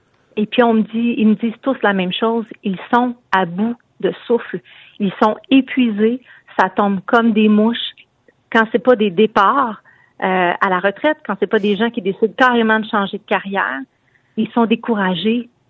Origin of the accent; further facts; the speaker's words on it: Quebec, Canada; en tant que maman, en tant que Québécoise